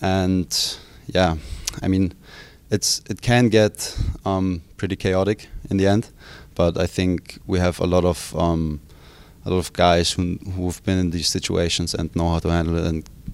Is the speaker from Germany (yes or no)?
yes; Germany; I mean, I'm from Germany, so I'm used to cold weather and rainy weather.